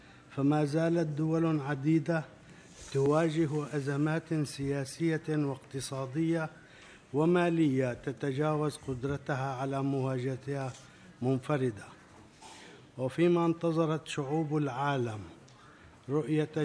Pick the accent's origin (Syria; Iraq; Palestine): Syria; وعندما لم تنفع هذه السياسة في بعض الدول بما فيها بلادي سوريا